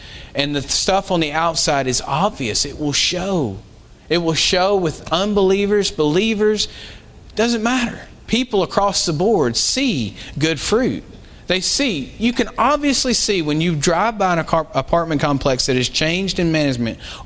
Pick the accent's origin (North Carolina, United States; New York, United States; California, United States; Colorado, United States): North Carolina, United States; I know in my hometown back in North Carolina, there was a particular business that I remember would do this often.